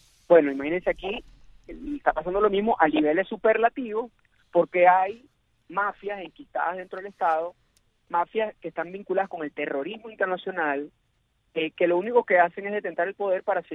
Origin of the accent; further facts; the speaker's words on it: Caracas, Capital District, Venezuela; estoy en mi ciudad natal, estoy en mi ciudad donde soy, en Caracas, estoy en Lechería, estaba en Suárez